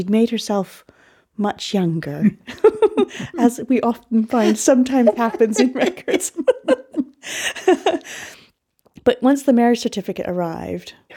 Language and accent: English; Canada; So I'm from Canada